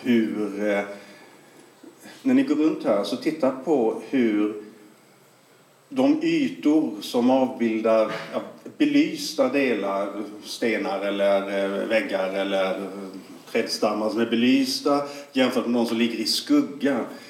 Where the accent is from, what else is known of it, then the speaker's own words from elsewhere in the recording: Karlskrona, Blekinge, Sweden; jag är från Karlskrona, jag har tillbringat mycket tid i Karlskrona, jag har ett ställe ute på Knösö